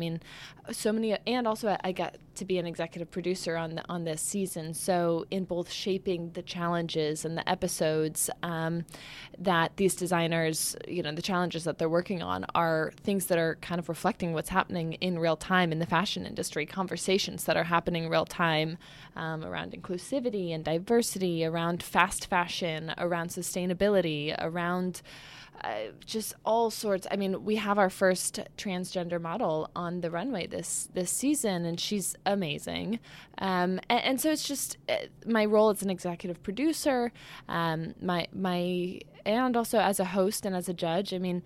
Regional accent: St. Louis, Missouri, United States; growing up in St. Louis and just not having any access to New York City

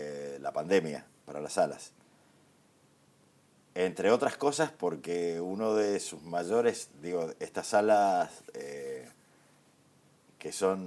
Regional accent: Godoy Cruz, Mendoza, Argentina; cuando yo era chico, yo soy de Godoy Cruz, el Cine Plaza para mí era mi otra casa.

